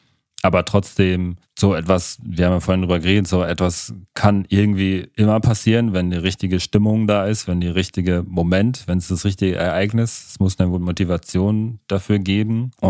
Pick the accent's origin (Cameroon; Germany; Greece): Cameroon; Mein Heimatland Kamerun kann davon ein Lied singen.